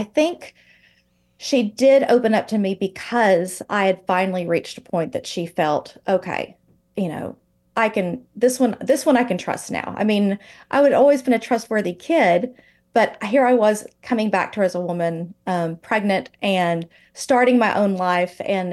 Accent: Texas, United States; But it's like there's a force field or something around the state of Texas that does not allow me to leave.

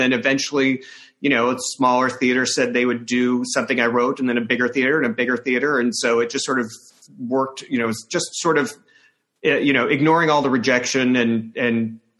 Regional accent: Centralia, Illinois, United States; when I was a kid, there was a place in Centralia, Illinois, in my hometown, called the Cultural Society.

